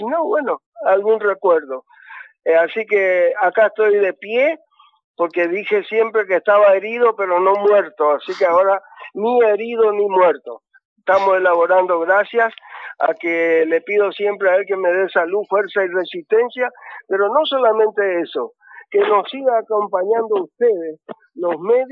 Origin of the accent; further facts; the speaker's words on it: Paraguay; now in Bariloche, Argentina; como paraguayo, cuando yo vine allá por el año 70 acá en Bariloche, vine con una mano adelante y otra detrás